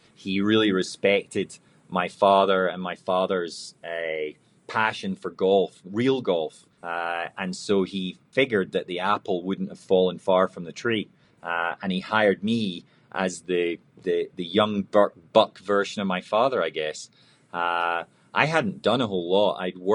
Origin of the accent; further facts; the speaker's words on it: Scotland, United Kingdom; Well, I was born and raised in Scotland